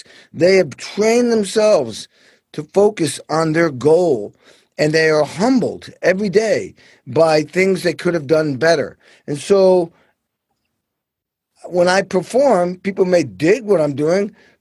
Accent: Stockbridge, Massachusetts, United States; accent: New York; Well, what you might be hearing is my New York accent, but I'm not from New York. My parents. My mom was from the Bronx. My dad was from just over the bridge in Jersey, but moved to New York. But I was raised in a very, very beautiful, unique little New England town called Stockbridge, Massachusetts.

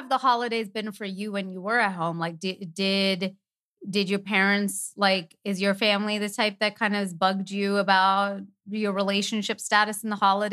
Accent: Canada; because we're from Canada.

